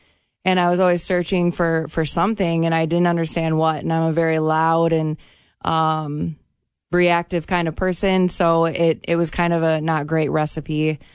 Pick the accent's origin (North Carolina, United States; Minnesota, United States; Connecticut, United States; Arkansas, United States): Minnesota, United States; Fergus Falls; So I grew up in Fergus Falls, actually, very little town.